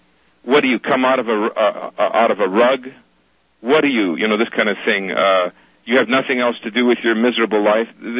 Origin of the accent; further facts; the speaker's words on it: Sandy Hook, Connecticut, United States; I'm a Newtown resident. I'm from Sandy Hook. I know the families.